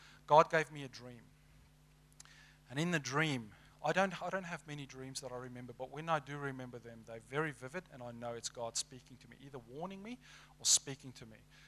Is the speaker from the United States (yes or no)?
no; South Africa; I'm from South Africa. I grew up on a farm.